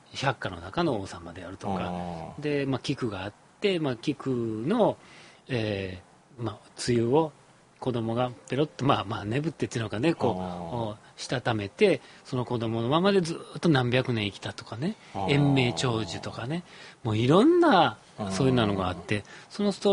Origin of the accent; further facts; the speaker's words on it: Kyoto, Japan; もう京都人としての誇りをすごく感じてますし